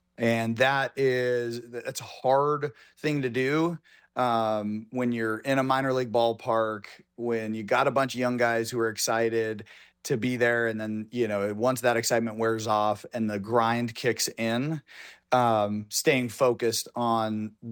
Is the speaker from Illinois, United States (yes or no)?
no; Oregon, United States; But I grew up in Oregon, so I'm used to winters where you're practicing baseball inside